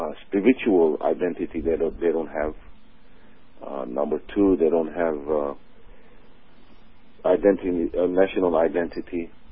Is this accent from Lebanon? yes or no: yes; Anjar, Beqaa, Lebanon; I grew up in Lebanon. I grew up in Anjar, which is part of Bekaa Valley. I grew up in the orphanage in Anjar, actually, which was a German missionary orphanage.